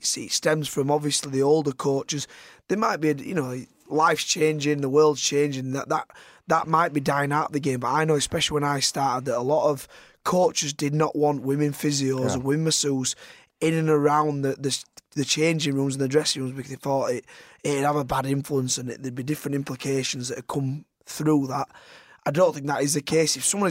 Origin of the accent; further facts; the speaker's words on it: Halifax, Yorkshire, United Kingdom; Obviously, my hometown club, Halifax. Halifax Town, Halifax RFC.